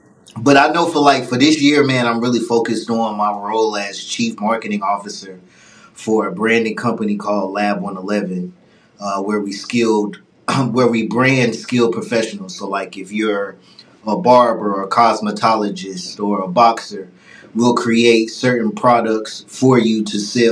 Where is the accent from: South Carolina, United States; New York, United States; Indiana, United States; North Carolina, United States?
North Carolina, United States; Fayetteville; I'm from Fayetteville, 2-6 and Fayetteville, North Carolina.